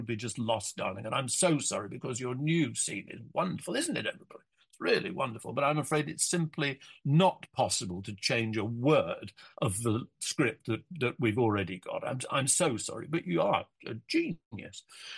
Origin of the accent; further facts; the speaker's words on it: Doncaster, Yorkshire and the Humber, United Kingdom; born there; I think the only thing Diana found out about me at all was that I was born in Doncaster.